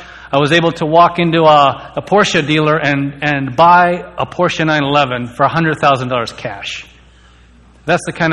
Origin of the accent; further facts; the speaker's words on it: Canada; also born or lived in New Delhi, India; born in New Delhi, India. And my family is from a Hindu background. And when I was about a year old, it was my mom and dad and my older brother. We moved to Canada. And that's where we settled.